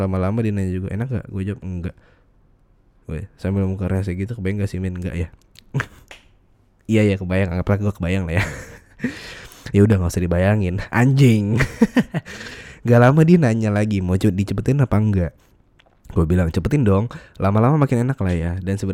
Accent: West Java, Indonesia; kalau di Sunda tuh pas ada orang yang gak percaya sama omongan kita, bakal direspon sama kita sebagai orang Sunda dengan kata keret.

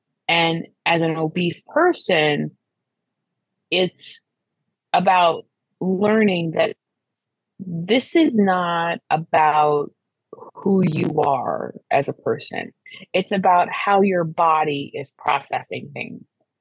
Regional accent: Midwest, United States; I grew up in the Midwest, so slices are small.

